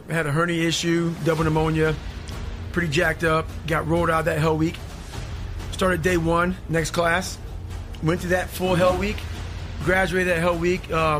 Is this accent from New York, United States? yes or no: yes; Buffalo, New York, United States; born there; I was born in Buffalo, New York.